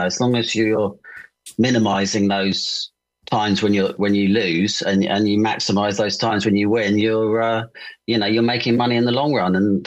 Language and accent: English; United Kingdom; You know, I was just being British.